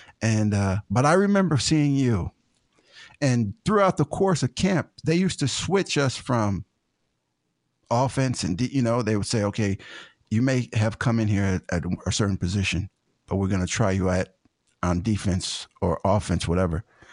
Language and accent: English; Ashtabula, Ohio, United States; And I came from Ashtabula, which, you know, our record was 2-8.